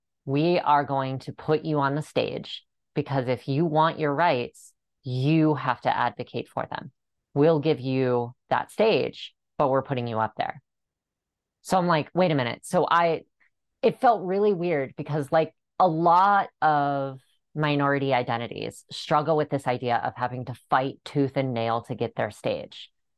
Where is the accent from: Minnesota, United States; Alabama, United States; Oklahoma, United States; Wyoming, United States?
Wyoming, United States; Cheyenne; now in Fort Collins, United States; I grew up in Cheyenne, Wyoming, hop, skip, and a jump from here in Fort Collins, right? I grew up there.